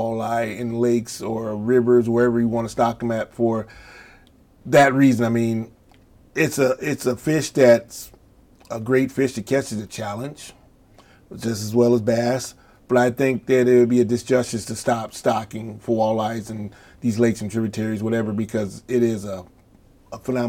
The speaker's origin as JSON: {"language": "English", "town": "Eau Claire", "region": "Wisconsin", "country": "United States", "said": "I'm from Eau Claire, Wisconsin."}